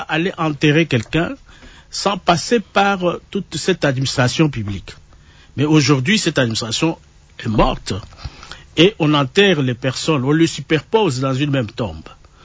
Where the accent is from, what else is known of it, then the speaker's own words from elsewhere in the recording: Kongo Central, DR Congo; un peu partout chez nous au Bas-Congo